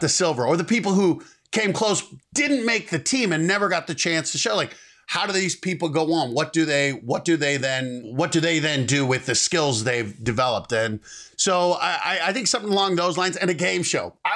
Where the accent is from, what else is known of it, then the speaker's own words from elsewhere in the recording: Denver, Colorado, United States; I remember growing up in Denver, which is not a small town, but I didn't know anyone in entertainment.